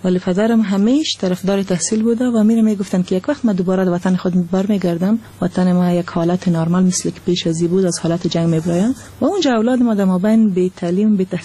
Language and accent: Persian; Afghanistan; moved away; و بعد از افغانستان آمدیم.